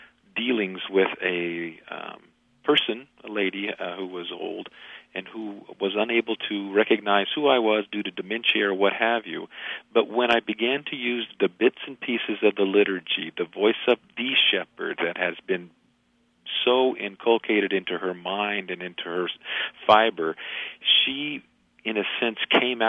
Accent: Kansas, United States; I grew up with cattle in Kansas, so we didn't have a lot of sheep.

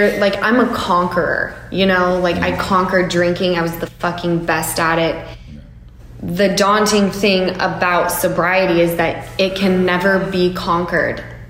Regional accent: Utah, United States; I come from Utah, I do this

